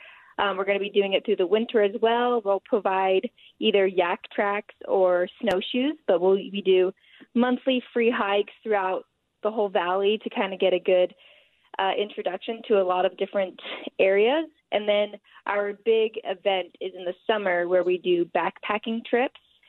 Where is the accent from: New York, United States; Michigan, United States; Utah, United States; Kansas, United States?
Utah, United States; Yes, I was born and raised here in Utah. Absolutely love it.